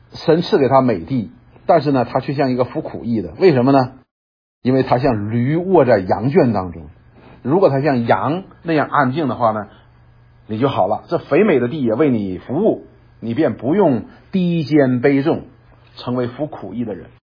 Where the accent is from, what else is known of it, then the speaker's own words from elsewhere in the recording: Northeast China, China; 驴呢我们东北人一般说